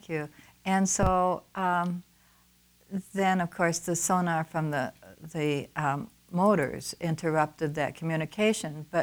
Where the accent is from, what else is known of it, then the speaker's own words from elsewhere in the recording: Michigan, United States; also born or lived in California; I was born and raised in Michigan, but because of other circumstances, I've found that I've had to live in other places in this country. I spent 13 years teaching and living in California